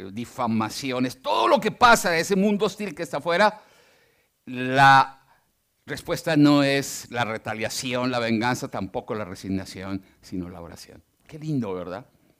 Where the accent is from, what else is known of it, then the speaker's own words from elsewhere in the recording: Colombia; yo soy bastante serio y todo, pero yo soy muy colombiano.